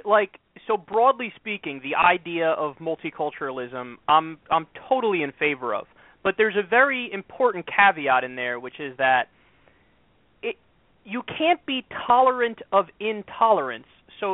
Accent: United States; I think we, or myself as an American, I should criticize what Americans do wrong first

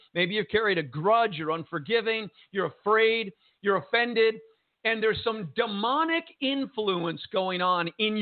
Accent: Jersey City, New Jersey, United States; born there; I was born in Jersey City, New Jersey.

